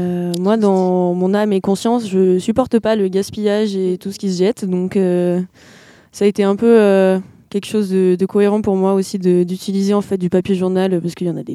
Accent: Die, Auvergne-Rhône-Alpes, France; Je suis née à Die.

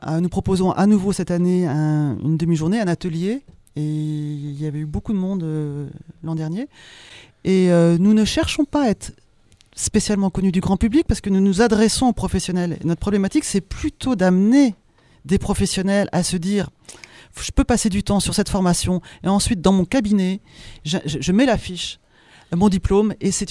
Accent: Auvergne-Rhône-Alpes, France; Sur le territoire, chez nous, dans le Diois, en Drôme, en Auvergne-Rhône-Alpes.

